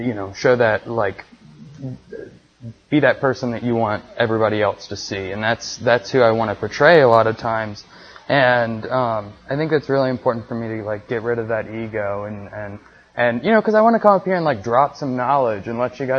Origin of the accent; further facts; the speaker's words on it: Marietta, Georgia, United States; also born or lived in Atlanta, United States; And so I was born here in Atlanta in Piedmont Hospital. I grew up in Marietta.